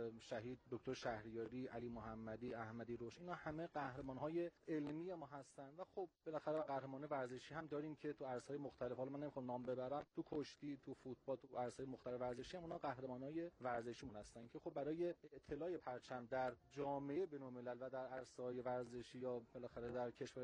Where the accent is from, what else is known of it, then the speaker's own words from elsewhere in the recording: Iran; من به عنوان یک ایرانی